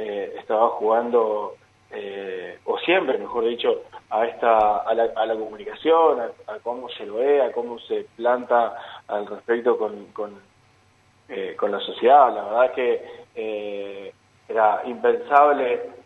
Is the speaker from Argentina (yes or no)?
yes; Argentina; creo que tenemos que sacarnos como argentinos esa búsqueda, ¿no es cierto?